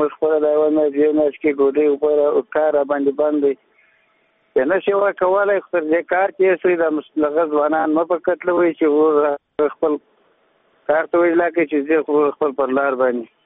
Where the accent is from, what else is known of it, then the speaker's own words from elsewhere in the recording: Laghman, Afghanistan; زه د لغمان ولایت نه یو ښوونکي